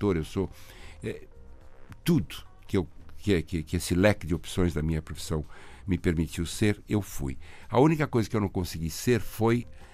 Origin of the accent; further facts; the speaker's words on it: São Paulo, Brazil; Eu sou, porque acho que sou paulista. Paulista quem nasce em São Paulo.